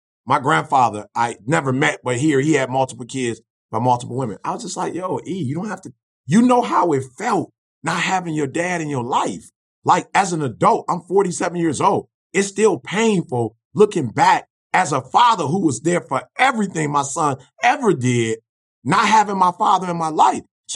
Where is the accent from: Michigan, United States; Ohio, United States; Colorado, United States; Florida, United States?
Michigan, United States; Detroit; I'm sorry. I'm from Detroit.